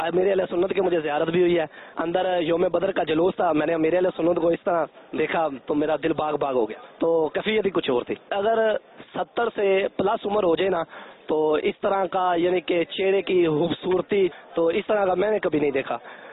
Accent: Lahore, Punjab, Pakistan; ماشاء اللہ میں لاہور سے آیا ہوں

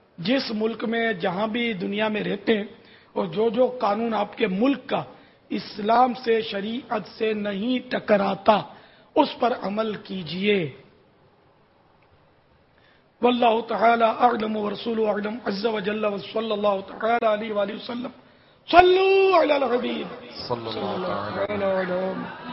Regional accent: Karachi, Sindh, Pakistan; born or raised there

